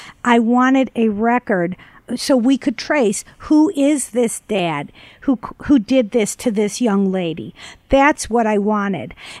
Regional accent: Missouri, United States; I know you're from California, where you have people way to the left end of the spectrum, but I'm from Missouri, where the majority of the people are pro-life.

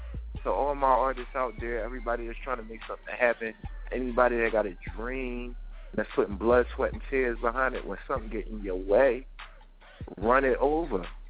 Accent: Philadelphia, Pennsylvania, United States; I pray for that man, and I wish him the best, because I'm from Philly, and It's a bad feeling.

